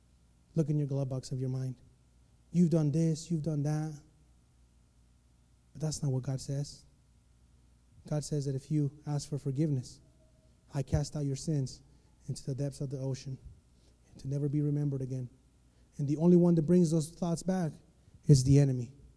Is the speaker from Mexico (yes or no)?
yes; Mexico; See, I grew up in Mexico. We barely had a fridge.